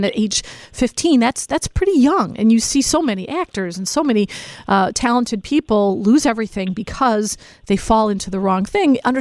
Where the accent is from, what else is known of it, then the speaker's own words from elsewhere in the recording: Berwyn, United States; And growing up in Berwyn, you're a legend.